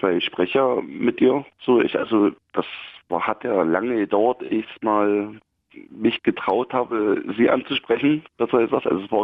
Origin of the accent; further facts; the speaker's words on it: Finsterwalde, Brandenburg, Germany; Ein Finsterwalder Preuße.